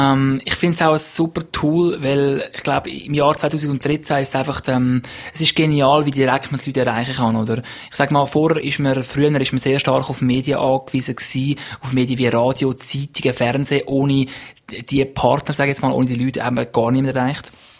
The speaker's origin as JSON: {"language": "German", "country": "Switzerland", "said": "Nein, wirklich, also als Schweizer ist es wirklich Top 10."}